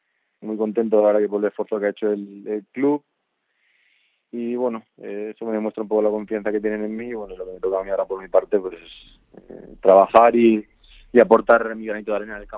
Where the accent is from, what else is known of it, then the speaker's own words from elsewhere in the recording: Madrid, Community of Madrid, Spain; yo soy de aquí de Madrid